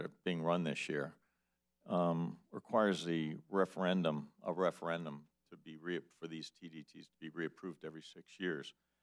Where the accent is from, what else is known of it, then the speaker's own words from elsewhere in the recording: Florida, United States; I'm from Palm Beach County.